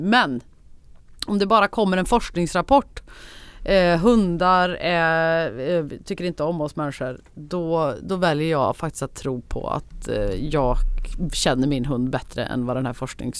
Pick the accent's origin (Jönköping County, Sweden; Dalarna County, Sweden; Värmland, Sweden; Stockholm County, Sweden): Värmland, Sweden; accent: Värmland dialect; Jag tror jag pratar mer värmländska i radion än vad jag gör nu